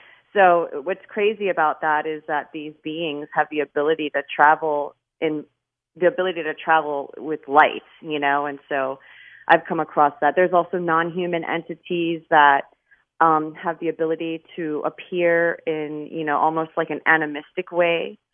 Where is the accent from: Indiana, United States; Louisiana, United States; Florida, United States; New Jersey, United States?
Florida, United States; Miami; you know, I'm born and raised in Miami